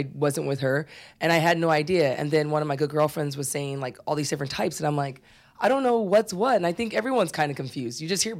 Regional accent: Pennsylvania, United States; And I'm coming from Pennsylvania.

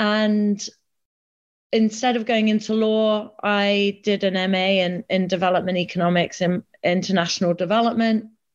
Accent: East of England, United Kingdom; growing up as a child in Norfolk. So, yes, I grew up in Norfolk.

